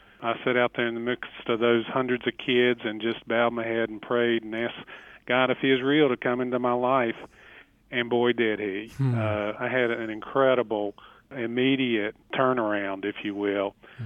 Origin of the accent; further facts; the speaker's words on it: Roanoke, Virginia, United States; When I was 16 years old, growing up in Roanoke, Virginia